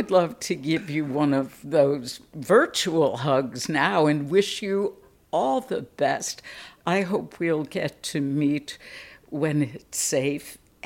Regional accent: Chicago, Illinois, United States; as a Chicagoan myself originally

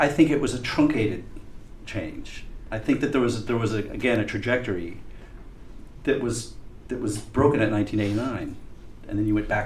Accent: United States; as an American, I can't quite understand that.

